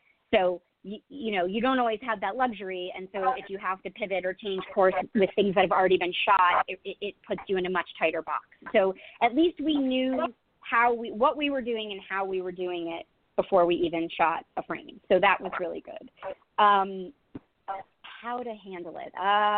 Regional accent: Pennsylvania, United States; I come from Pennsylvania, which I think is sort of the East Coast sister of Oregon

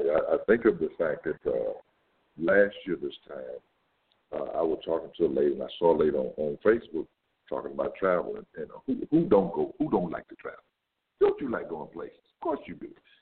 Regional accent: Florida, United States; I tell you, I'm from the Floridian side.

